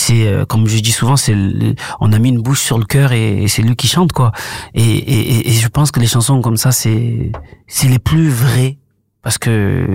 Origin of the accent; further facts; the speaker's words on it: Comoros; ma mère elle est là-bas, je suis originaire des Comores.